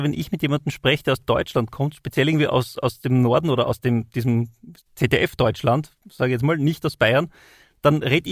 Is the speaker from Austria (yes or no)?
yes; Styria, Austria; accent: Styrian; now in Vienna, Austria; Ich komme aus der Steiermark, daher spreche ich automatisch ein bisschen steirisch. Das ist eingeboren quasi ins Blut von den Steirer. Das kriegst du nicht so leicht aus. Aber nachdem ich jetzt seit 11 Jahren in Wien lebe, kann ich natürlich auch wienerisch sprechen.